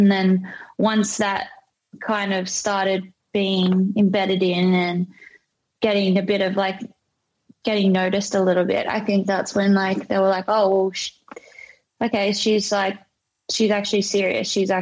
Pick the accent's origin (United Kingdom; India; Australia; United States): Australia; I'm Aussie as they come. Aussie as they come.